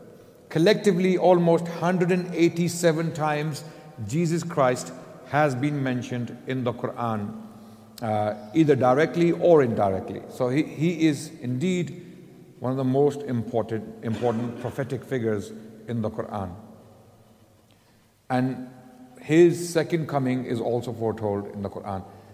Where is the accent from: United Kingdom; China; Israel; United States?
United Kingdom; Not that the Muslim community is separate from the British people. We are British, of course.